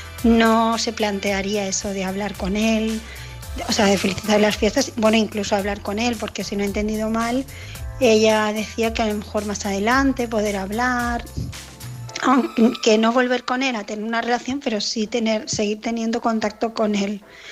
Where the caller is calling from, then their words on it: Barcelona, Catalonia, Spain; de Barcelona